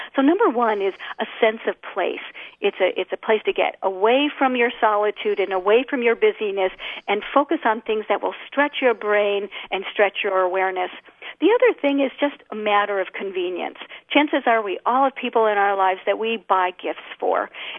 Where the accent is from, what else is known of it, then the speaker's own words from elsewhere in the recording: Michigan, United States; So what I know about Michigan and growing up in Michigan is that people know how to work hard and the work ethic is really strong.